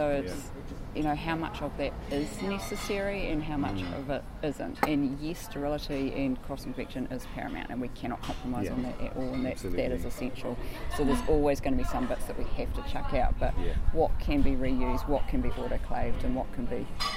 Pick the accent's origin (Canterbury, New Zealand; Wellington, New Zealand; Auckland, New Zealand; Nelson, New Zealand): Nelson, New Zealand; moved away; also born or lived in Waikato; I'm a dentist and I grew up in Nelson, so I guess we've always had the sort of slight green ethos growing up in Nelson. Then I moved away up into the North Island